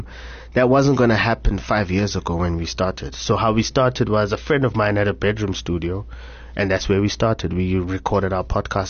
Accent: Soweto, Gauteng, South Africa; man, is just a normal kid from the hood, born and raised in Soweto, Orlando West to be specific. Spent most of my life there. Went to school here in town

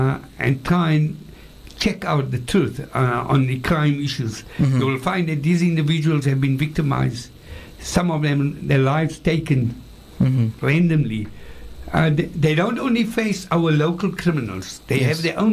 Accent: South Africa; Yes, crime does not only affect us South Africans.

